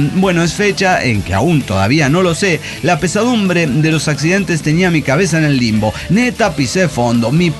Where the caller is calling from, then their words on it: Bucaramanga, Santander, Colombia; de Bucaramanga.